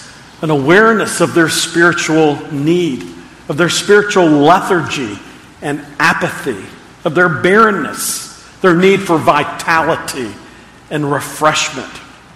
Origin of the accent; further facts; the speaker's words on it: Texas, United States; Recently, I was thinking of a song that I heard as a boy growing up where I grew up in Texas.